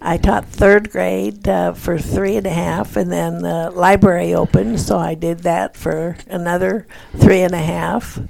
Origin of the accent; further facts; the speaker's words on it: Hayden, Colorado, United States; No, not quite a Denver native. I was born in Hayden, Colorado, which you've probably never heard of, although they do have an airport now.